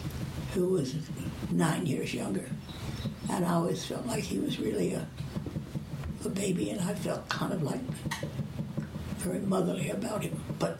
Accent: Princeton, New Jersey, United States; And anyway, we grew up there in Princeton.

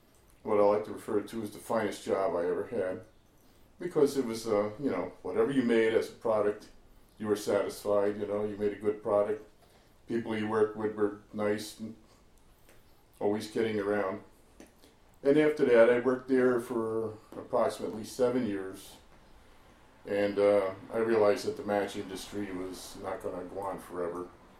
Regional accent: Hudson, United States; I was born on February 16th, 1955. I pretty much lived my entire life in the city of Hudson, not too far from where we are right now, just a few blocks separating everything.

